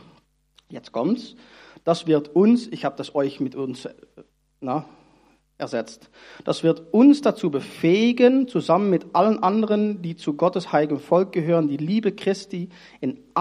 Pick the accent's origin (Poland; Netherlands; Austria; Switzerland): Netherlands; now in Germany; Ja, dann bin ich ein Niederländer, der in Deutschland wohnt.